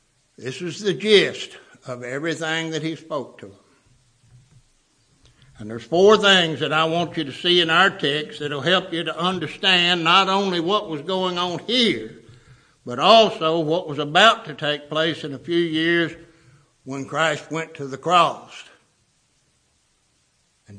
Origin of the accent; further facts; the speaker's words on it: Kentucky, United States; I was raised in Kentucky. We got mountains up there. They're not hills, they're mountains.